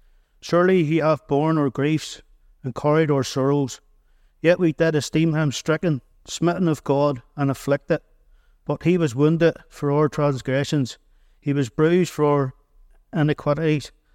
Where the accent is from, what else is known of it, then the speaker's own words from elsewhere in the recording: Larne, Northern Ireland, United Kingdom; I was born in 1973 in the Moyle Hospital in Larne.